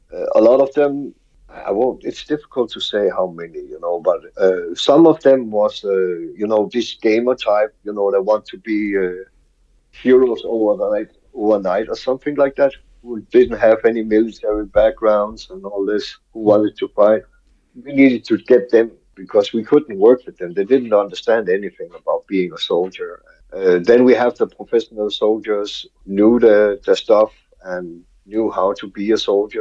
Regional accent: Denmark; And then he found out I was from Denmark and all that shit.

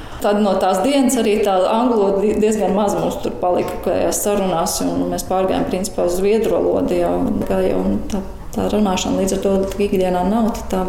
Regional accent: Saldus, Saldus Municipality, Latvia; Esmu dzīvusi un augusi Saldu. Pilsētā augām un dzīvokļos dzīvoja, mainījām tur vienu uz otru, bet brīvais laiks un viss vasars man tika pavadīts laukos.

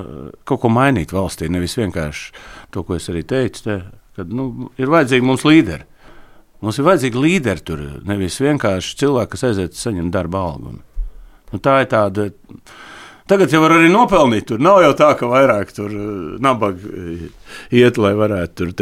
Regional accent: Riga, Latvia; es nekad Ropažos neesmu dzīvojis, nu Ropažās, man tur neviens nezin, es esmu Rīdzinieks būdiņu, man ir Rīga

